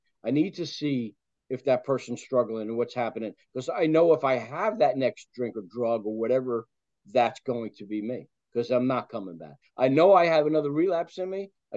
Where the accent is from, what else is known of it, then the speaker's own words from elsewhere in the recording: New Jersey, United States; So, you know what? I'm from New Jersey. We all got it.